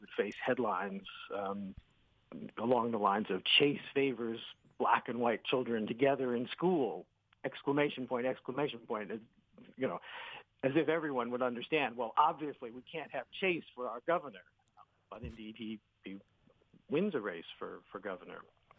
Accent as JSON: {"language": "English", "region": "Massachusetts", "country": "United States", "tie": "born there", "said": "I was born in Massachusetts."}